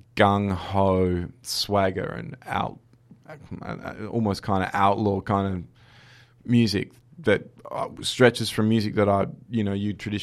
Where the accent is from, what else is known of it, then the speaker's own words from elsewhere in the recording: Australia; they have a quality which is really ingrained in the way that we view the world as Australian.